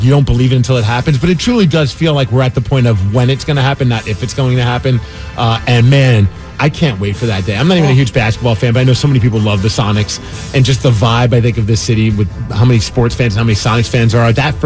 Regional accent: Pullman, Washington, United States; I grew up in Pullman. I have heard it. Go Cougs.

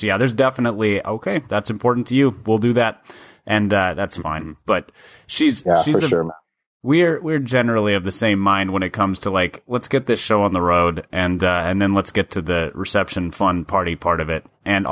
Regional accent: Minnesota, United States; I know growing up in Minnesota, it just wasn't a big deal.

